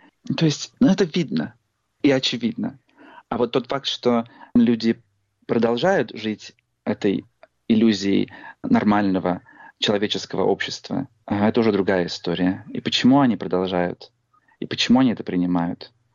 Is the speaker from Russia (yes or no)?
yes; Kemerovo, Kemerovo Oblast, Russia; когда в предыдущий мой приезд в мой родной город Кемерово вечером я вышел в кино в торговый центр